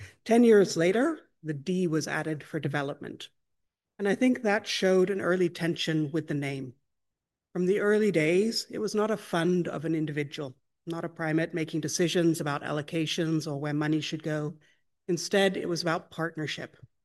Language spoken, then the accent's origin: English; Canada; for me, it's one that I take particular pride in as a Canadian.